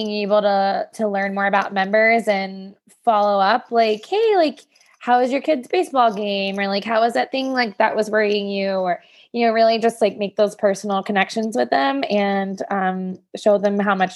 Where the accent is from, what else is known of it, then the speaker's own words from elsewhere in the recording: Ohio, United States; I'm from Ohio.